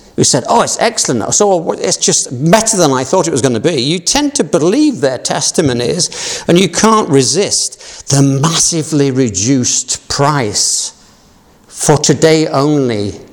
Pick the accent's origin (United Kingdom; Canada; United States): United Kingdom; Yorkshire and the Humber; because I'm a Yorkshireman